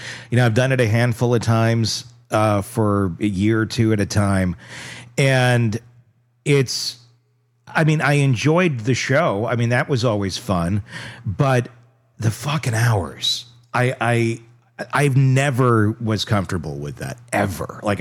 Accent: Wisconsin, United States; Because we're from Wisconsin, which you think, oh, it's pretty similar

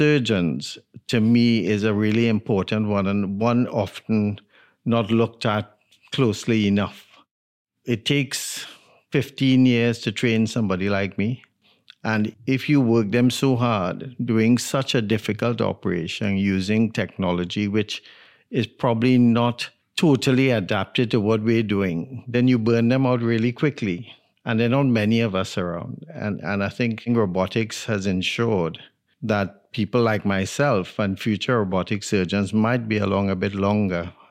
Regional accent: Trinidad & Tobago; moved away as an adult; also born or lived in Jamaica; now in United Kingdom; I'm from Trinidad in the Caribbean, and at the time, the only medical school was in Jamaica, so I went to Jamaica for 4 years, finished my undergraduate training in Trinidad, and then came to the UK to specialize in surgery.

